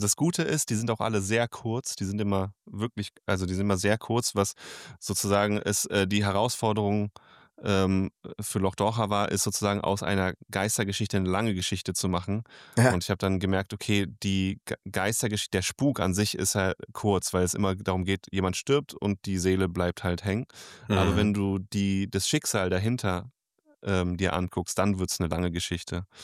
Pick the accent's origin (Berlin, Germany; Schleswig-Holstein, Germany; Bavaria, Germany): Berlin, Germany; also born or lived in North Yorkshire, United Kingdom; also in North Yorkshire, beziehungsweise ich bin ja in Berlin aufgewachsen, ich war viel in Yorkshire und einfach durch meinen Vater und meine Familie